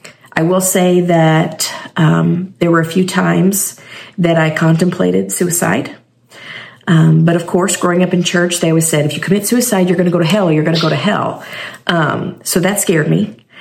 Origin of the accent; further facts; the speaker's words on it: Fredericktown, United States; I was growing up in Fredericktown. On a big cattle farm with my mom, my dad, and my two sisters.